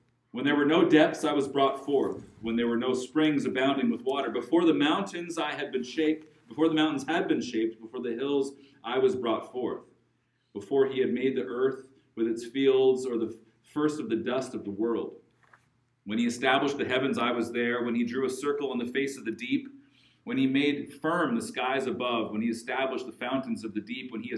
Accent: Alberta, Canada; now in Vancouver, Canada; I grew up in Alberta. I live in the city of Vancouver.

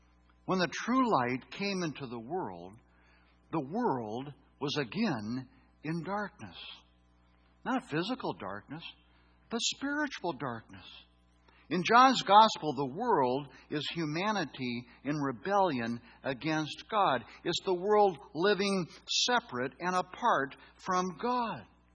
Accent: Nebraska, United States; moved away as an adult; When I grew up in Nebraska, there's not a lot of oceanfront property. I read about oceans. I saw pictures of oceans. But when I came to California in my early 20s, I saw oceans.

